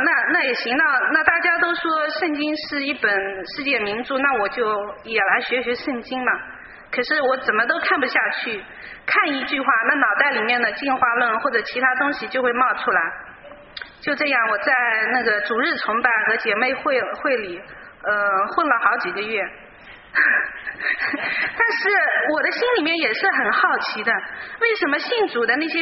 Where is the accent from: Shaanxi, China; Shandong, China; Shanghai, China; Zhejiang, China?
Zhejiang, China; 我来自中国浙江。